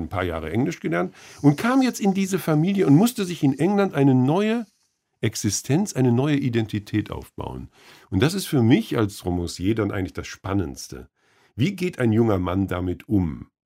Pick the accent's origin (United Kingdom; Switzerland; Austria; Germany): Germany; Lippstadt, North Rhine-Westphalia; Dieses Hotel Delbrück ist das ehemalige Bahnhofsmotel, Hotel in meiner Heimatstadt in Lippstadt.